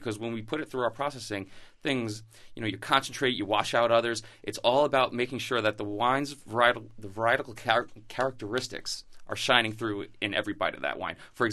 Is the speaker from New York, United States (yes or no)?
yes; Queens, New York, United States; Well, I grew up in Queens with my best friend Dave Zablocki, who couldn't be here today.